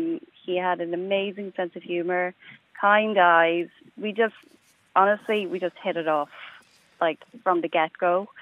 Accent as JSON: {"language": "English", "town": "Carrickmacross", "region": "County Monaghan", "country": "Ireland", "said": "I'm from Carrickmacross, County Monaghan."}